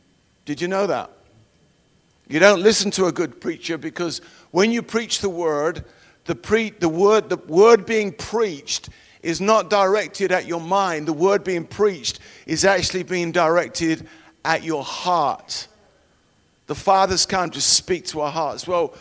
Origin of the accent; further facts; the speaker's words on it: England, United Kingdom; When I grew up in England, that's where I'm from, not southern Texas, you may have gathered that by my accent